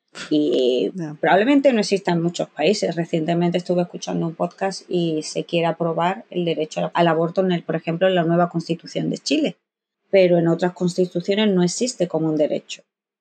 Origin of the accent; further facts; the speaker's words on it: Málaga, Andalusia, Spain; now in United States; Llevo allí ya 8 años. Llevo ya muchos años en sí fuera de donde yo soy, que soy de Málaga.